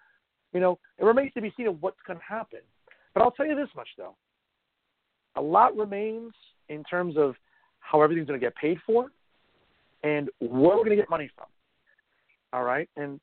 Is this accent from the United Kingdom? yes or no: no; New Jersey, United States; I want my home state to just try to be affordable or, not become more expensive in the sense that I've known so many people that are just looking to move out of New Jersey